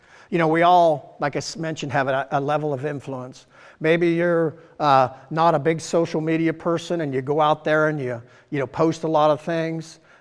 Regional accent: United States; I thank God I'm an American. Amen. You know, I believe I was born in the greatest country, you know, so far that's been created.

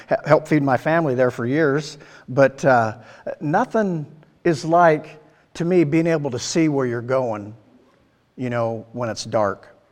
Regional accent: the South, United States; I'm from the South, so I'm not sure how to pronounce it.

